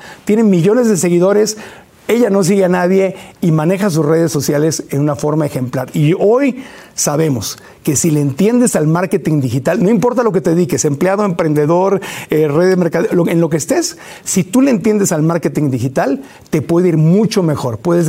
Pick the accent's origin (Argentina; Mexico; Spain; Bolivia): Mexico; Sí, oye, sí, soy mexicano o latinoamericano.